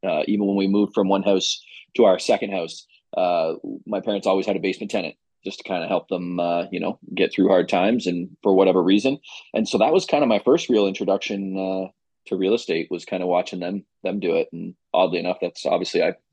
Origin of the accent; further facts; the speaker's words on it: Ajax, Ontario, Canada; I grew up in South Ajax and there's a lot of them built in that era down there, semis, detached.